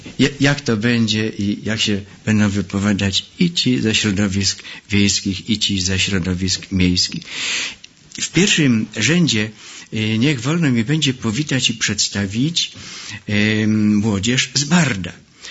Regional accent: Jelenia Góra, Lower Silesian Voivodeship, Poland; No a ja sam także pochodzę z miasta, pochodzę z Jeleniej Góry.

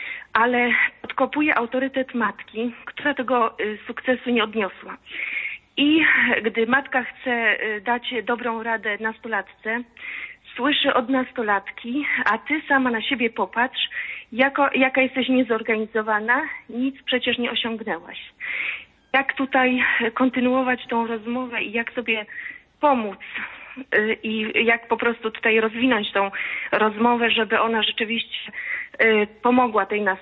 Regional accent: Katowice, Silesian Voivodeship, Poland; jestem z Katowic

